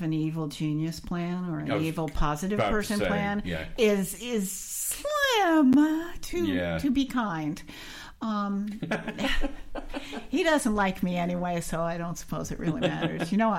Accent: New York, United States; I grew up in New York.

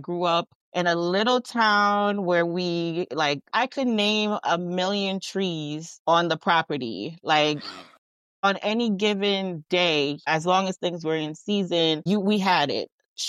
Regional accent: Frankfield, Clarendon, Jamaica; So I'm from a little town in Jamaica called Frankfield. It is in the country.

